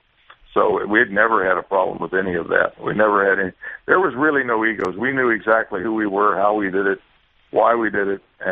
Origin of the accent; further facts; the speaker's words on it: Bingo, Oklahoma, United States; kids in Cincinnati and kids in my hometown in Bingo, Oklahoma